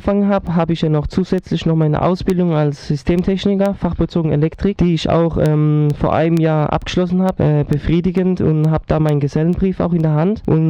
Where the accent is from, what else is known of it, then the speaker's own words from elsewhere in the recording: Ludwigshafen, Rhineland-Palatinate, Germany; Also immer, seit meiner Geburt bin ich in der Gartenstadt geboren, Ludwigshafen. Habe auch immer in Ludwigshafen gewohnt.